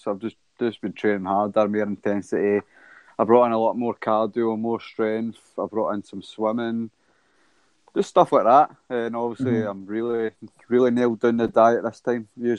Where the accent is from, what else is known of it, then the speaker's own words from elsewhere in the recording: Holytown, Scotland, United Kingdom; we visited where I grew up in Hollytown and that, the flats and stuff like that, so reminisced a wee bit